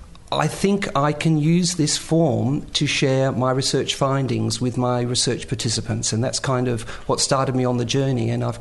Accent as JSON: {"language": "English", "country": "Australia", "said": "as you can tell from the accent, I'm not a local. I'm from Australia"}